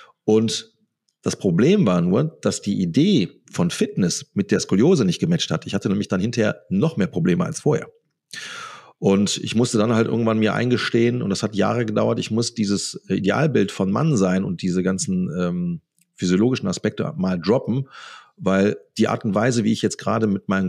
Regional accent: North Rhine-Westphalia, Germany; Ich komme hier ursprünglich aus dem Bergischen, und hier hast du halt ein paar, sagen wir mal, Hügel, das kannst du nicht Berge nennen.

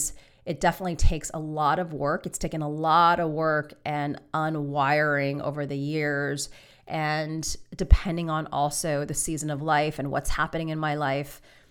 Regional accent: United States; I've mentioned that I'm Chinese American. I was born here

